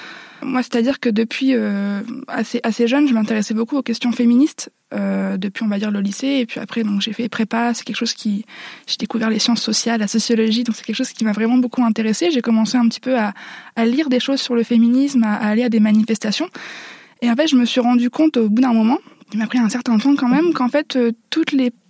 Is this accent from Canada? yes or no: no; Hauts-de-France, France; j'ai grandi dans le Nord-Pas-de-Calais, dans un environnement collège, lycée, privé, catho.